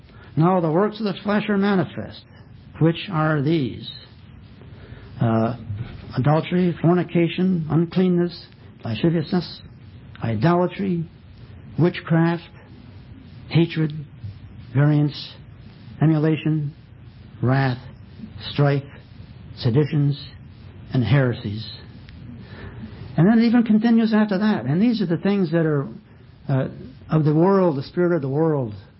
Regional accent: Canada; Even though we're Canadian, we thought that we might learn something

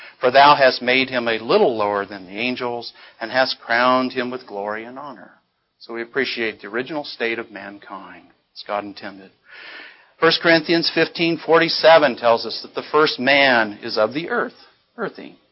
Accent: Oregon, United States; I grew up in Oregon, grew up in around the logging industry.

